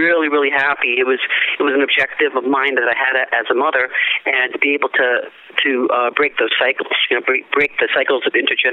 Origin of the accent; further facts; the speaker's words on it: Northeast, United States; because I'm from the Northeast, I'm from an ethnic family